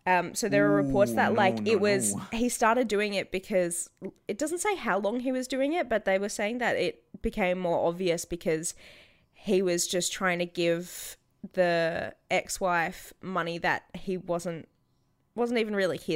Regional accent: Australia; I'm sorry. I'm Australian and uncultured.

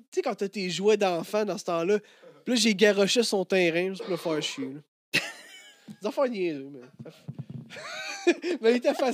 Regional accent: Sainte-Catherine, Quebec, Canada; Je viens de Sainte-Catherine, mais c'est pas le genre d'affaires que tu vis.

